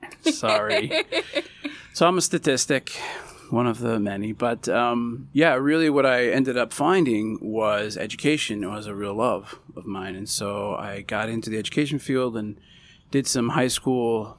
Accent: New Jersey, United States; I'm originally from New Jersey. I'm very proud of New Jersey. Love Jersey. come from a big family. I'm one of 11 children.

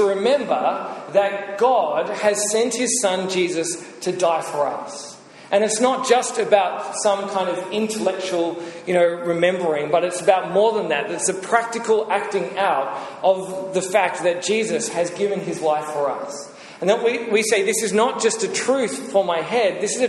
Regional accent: Australia; And for me and the other Australians, it's not your thing, because you are eating away at my identity as an Australian when you enjoy Vegemite.

